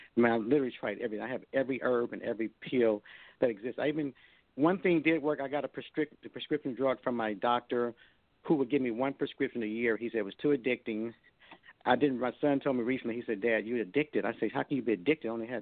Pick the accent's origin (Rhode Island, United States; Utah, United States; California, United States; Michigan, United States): Michigan, United States; Detroit; I'm from Detroit, Michigan. I got a lot of family back there excited about when … come on that way for the tour, and also Dallas.